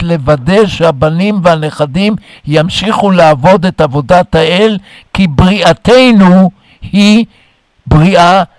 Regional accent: Tel Aviv, Tel Aviv District, Israel; אני נולדתי בארץ, נולדתי בתל אביב

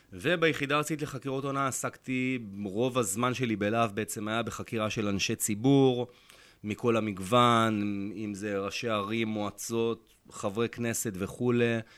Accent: Holon, Tel Aviv District, Israel; אז גדלתי בחולון

